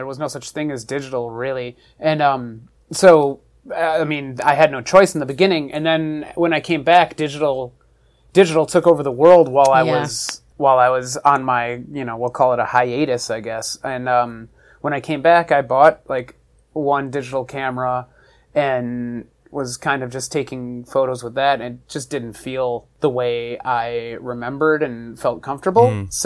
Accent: Buffalo, New York, United States; just a lot of growing up in Buffalo. Eventually moved to New York City and went to school for graphic design there.

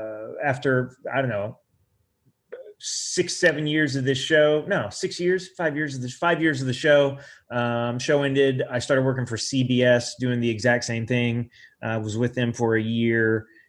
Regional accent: Oklahoma, United States; I'm from Southeast Oklahoma, which I know you're in Texas. And so, like, I'm from the buckle of the Bible Belt.

